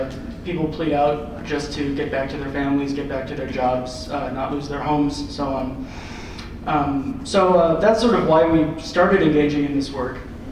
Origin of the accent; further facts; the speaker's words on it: Houston, Texas, United States; I'm from Houston, representing Houston DSA.